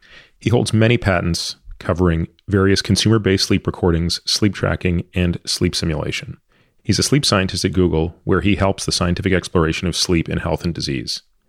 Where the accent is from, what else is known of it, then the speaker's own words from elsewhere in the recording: Canada; I came from Canada where it's bad in a different way.